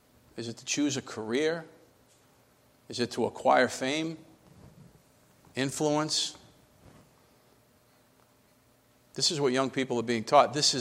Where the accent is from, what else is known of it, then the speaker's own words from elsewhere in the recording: United States; now in Rhode Island, United States; I have no idea why I grew up in America. I have no idea why I'm here in Rhode Island.